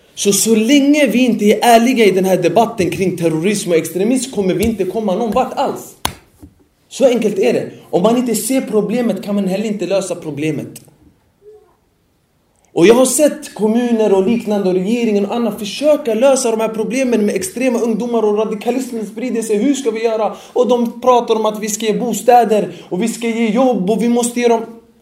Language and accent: Swedish; Sweden; jag är ändå från Sverige, jag är född här. Även om min familj är blandade från Afrika och Europa och så vidare. Vi är ganska blandade i min släkt och familj. Men jag är ändå svensk, jag är ändå född här. Det är det språk jag kan bäst.